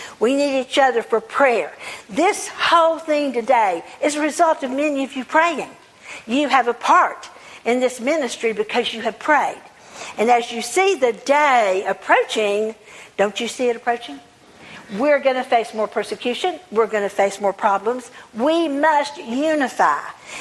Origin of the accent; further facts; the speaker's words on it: the South, United States; I'm from the South.